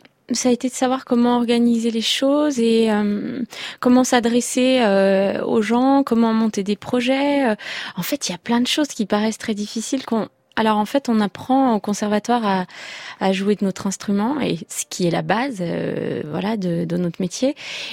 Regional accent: Chambéry, Auvergne-Rhône-Alpes, France; also born or lived in Thonon-les-Bains; Oui, je suis née à Thonon-les-Bains et puis ensuite on a déménagé à Chambéry. Donc j'ai fait tout mon collège, lycée à Chambéry.

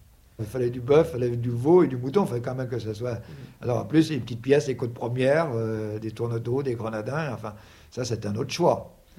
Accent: Normandy, France; j'ai fait l'abattoir, oui, chez moi en Normandie, je sais faire l'abattoir

